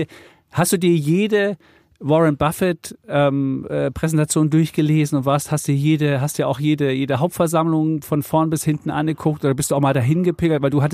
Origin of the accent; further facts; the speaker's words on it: East Germany, Germany; ich komme aus der DDR